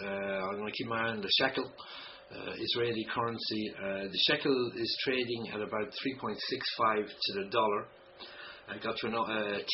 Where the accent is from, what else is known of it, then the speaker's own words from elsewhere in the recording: Ireland; If I'm saying, where are you from? I'm Irish.